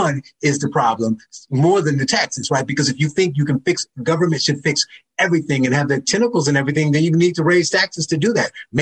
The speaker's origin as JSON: {"language": "English", "town": "Gary", "region": "Indiana", "country": "United States", "said": "So, you know, I'm from Gary, Indiana. Indiana, we had a 1% tax cap, nice and simple."}